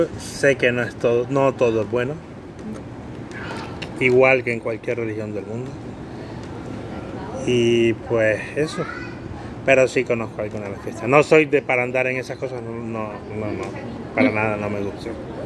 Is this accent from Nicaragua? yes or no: yes; Managua, Nicaragua; tengo 37 años y soy de Nicaragua.